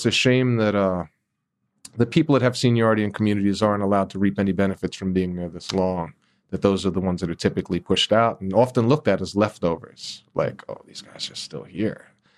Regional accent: Fort Greene, New York, United States; I grew up in Fort Greene, ton of beautiful homes in Fort Greene, but they were allowed to hit rock bottom during the 70s and 80s.

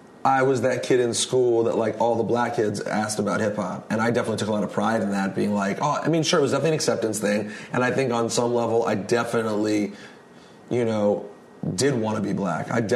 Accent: United States; called being an American.

